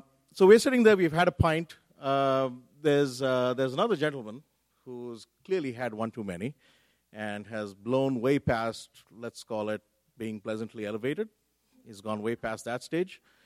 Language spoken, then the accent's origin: English; India; And I said, no, I'm from India.